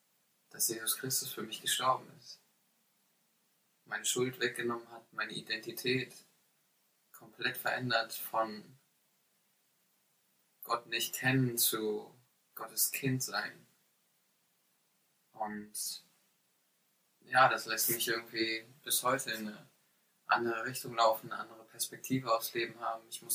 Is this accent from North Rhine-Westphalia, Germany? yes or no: no; Wolfsburg, Lower Saxony, Germany; in der Gemeinde in Wolfsburg, da wo ich herkomme.